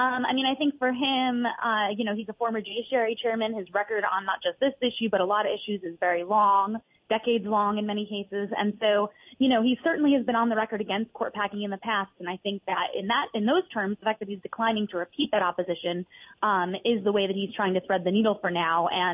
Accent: Midwest, United States; as a Midwesterner, we know that some of these Rust Belt states like Minnesota, Wisconsin, Michigan are going to be very important this year

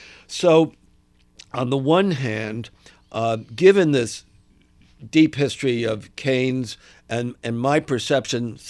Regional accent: United States; So I got involved as an American who knew something about philanthropy.

